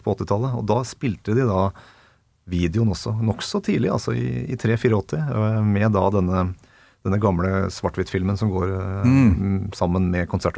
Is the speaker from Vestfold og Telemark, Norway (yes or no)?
no; Åsa, Buskerud, Norway; Vegård skole I hjembygda mi Åsa innes I Steinsfjorden på Ringerike